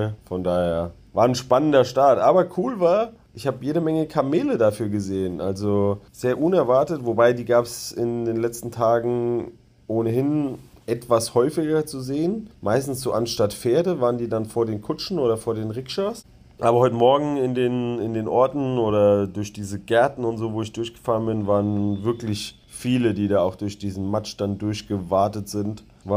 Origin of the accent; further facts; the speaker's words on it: Germany; Also, wo ich herkomme und wo ich hinfahre. Ein paar verrückte Antworten waren da auch dabei. Nachdem ich natürlich immer mit Germany geantwortet habe